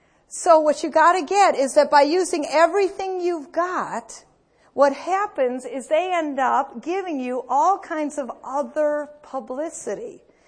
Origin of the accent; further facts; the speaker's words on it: United States; I'm an American traveling in Canada.